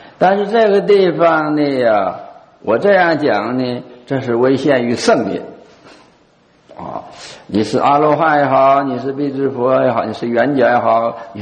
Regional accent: China; 我们中国人欢喜简略

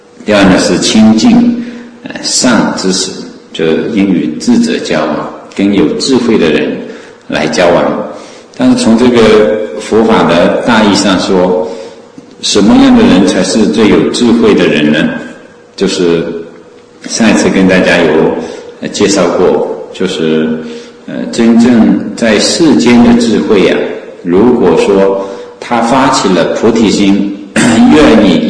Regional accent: China; 我们中国人有句话讲，坐井观天啊

